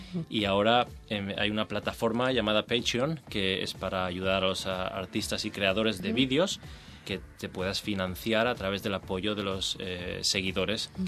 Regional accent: Spain; siendo español

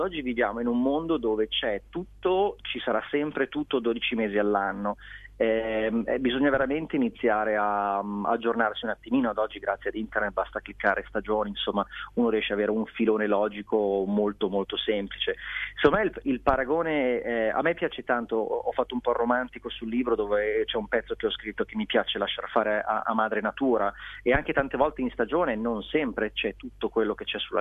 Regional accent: Milan, Lombardy, Italy; io sono di Milano, in autunno mi ricordo da bimbi, mamma ci portava a raccogliere castagne, un'oretta fuori da Milano si arriva in dei bei posti

